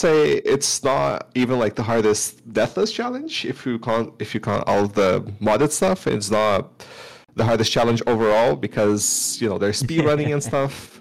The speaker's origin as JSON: {"language": "English", "country": "Brazil", "tie": "born or raised there", "said": "I'm from Brazil. I've born, raised, lived here, never left Brazil."}